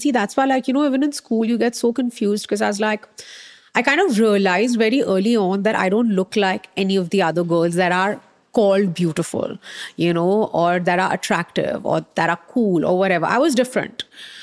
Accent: Mumbai, Maharashtra, India; I grew up in Bombay.

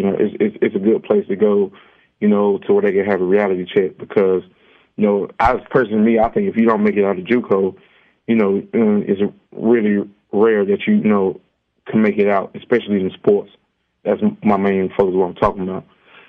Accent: Goldsboro, North Carolina, United States; born or raised there

